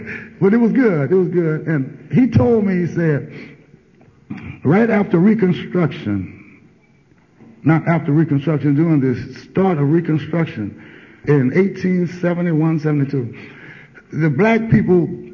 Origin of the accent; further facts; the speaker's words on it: Morgan City, Louisiana, United States; Rochelle say, we from Louisiana. Rochelle from Franklinton, and I'm from Morgan City. We're country boys, right?